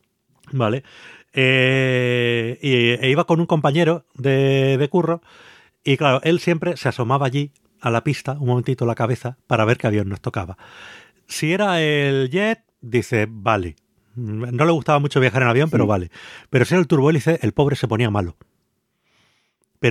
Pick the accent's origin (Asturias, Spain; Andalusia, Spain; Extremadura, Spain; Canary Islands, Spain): Canary Islands, Spain; A ver, yo es que soy canario.